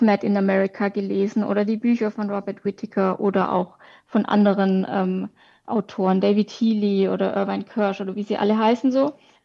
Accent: Baden-Württemberg, Germany; ich komme aus Baden-Württemberg

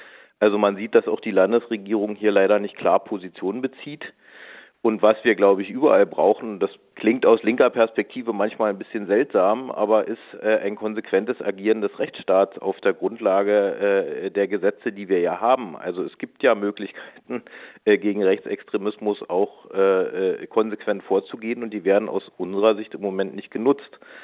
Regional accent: Potsdam, Brandenburg, Germany; Ich bin selber Potsdamer.

